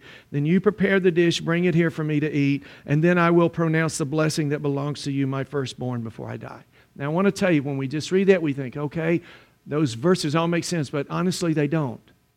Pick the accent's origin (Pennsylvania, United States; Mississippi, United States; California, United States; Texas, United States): Mississippi, United States; Where I grew up in Mississippi, that was the norm, man.